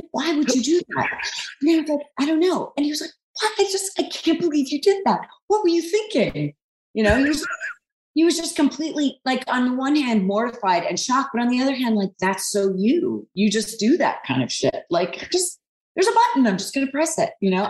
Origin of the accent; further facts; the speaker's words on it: New York, United States; my hometown of New York